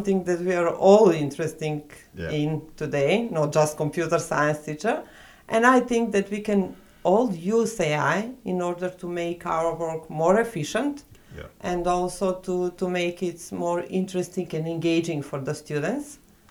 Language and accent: English; Skopje, North Macedonia; English is a second language; I come from Skopje, North Macedonia.